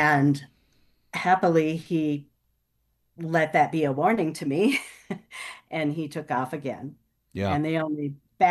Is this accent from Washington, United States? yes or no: yes; Seattle, Washington, United States; I grew up in the Seattle area. And when my parents divorced when I was nine, my dad didn't know what to do with my sister and me on his Sunday afternoons. So he took us to Mount Rainier